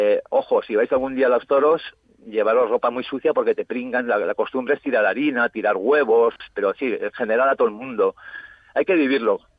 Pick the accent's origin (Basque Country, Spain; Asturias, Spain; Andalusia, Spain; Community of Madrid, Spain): Basque Country, Spain; Tolosa; yo soy de Tolosa, que está a 64 kilómetros de Pamplona.